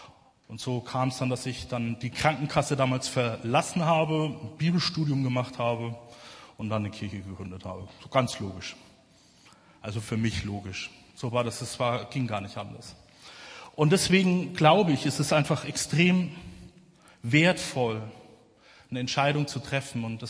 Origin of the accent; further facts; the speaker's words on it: Haßfurt, Bavaria, Germany; saß da dann bei uns in Haßfurt, ich komme aus Unterfranken, großartige Gegend, müsst ihr unbedingt mal vorbeischauen